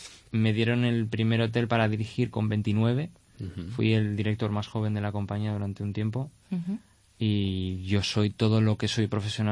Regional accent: Bilbao, Basque Country, Spain; now in Cáceres, Spain; Yo llevo un año viviendo en Cáceres, en Extremadura, yo soy de Bilbao

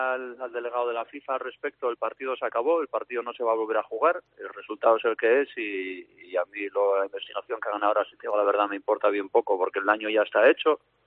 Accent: Spain; yo soy español

